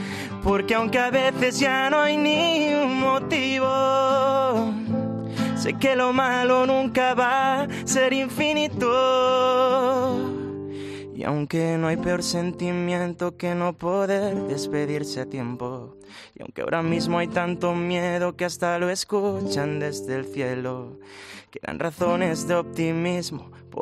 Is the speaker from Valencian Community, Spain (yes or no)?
yes; Cabanes, Valencian Community, Spain; Exacto, soy valenciano. Por suerte mi pueblo, soy de un pueblo de Castellón que se llama Cabanes